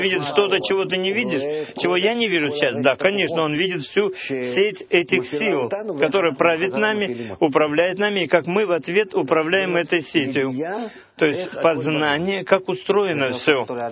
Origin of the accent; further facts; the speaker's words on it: Israel; Вот я из Мошавы, я понимаю, что такое сельское хозяйство